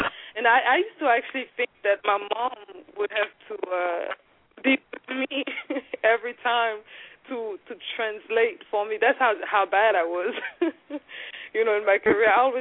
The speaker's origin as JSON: {"language": "English", "town": "Paris", "region": "Île-de-France", "country": "France", "tie": "born or raised there", "moved": "yes", "lives_now": "United States", "said": "I was born and raised in Paris, so I'm very bilingual"}